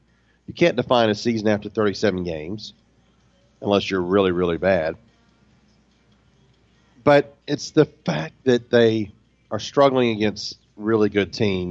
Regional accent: Waycross, Georgia, United States; I grew up in Waycross, Georgia, and we love to go somewhere on Friday and Saturday nights to eat.

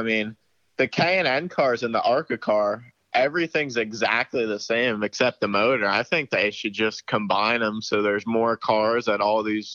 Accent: Northeast, United States; Yeah, I grew up dirt racing in the Northeast.

